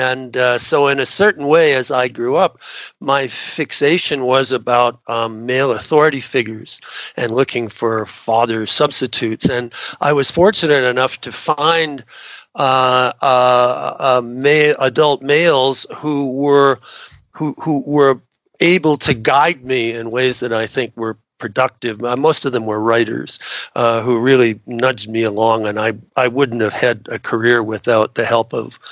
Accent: Ontario, Canada; I was raised in Southern Ontario in Canada

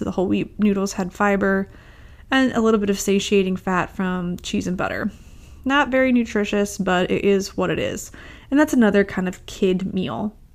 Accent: St. Louis, Missouri, United States; I grew up in St. Louis, so we used to call it St. Louis Bread Co.

